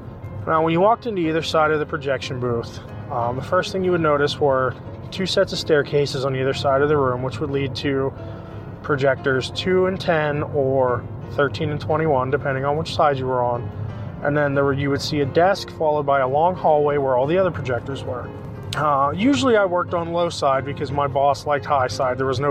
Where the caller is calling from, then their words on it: Pittsburgh, Pennsylvania, United States; Hi, Derek. … I'm calling you from Pittsburgh, PA.